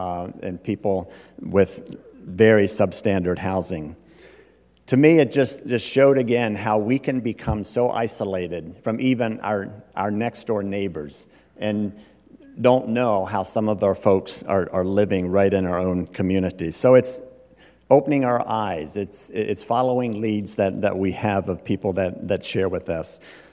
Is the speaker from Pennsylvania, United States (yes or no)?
yes; Lancaster County, Pennsylvania, United States; I remember growing up in Lancaster County, Pennsylvania. I was surrounded most of my life with folks in the Mennonite faith.